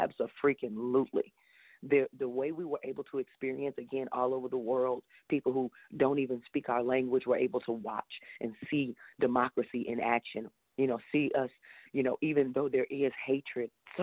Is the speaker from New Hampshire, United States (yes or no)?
no; Texas, United States; I'm a country girl. Y'all know I'm from Texas.